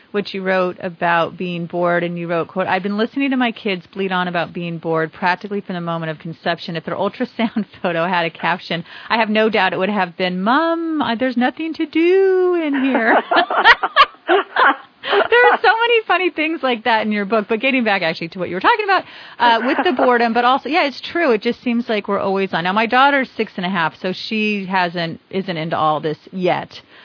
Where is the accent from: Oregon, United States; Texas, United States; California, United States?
California, United States; now in Massachusetts, United States; because I'm actually from California. I've been here 10 years, and I really needed to connect with nature because it's very different here on the East Coast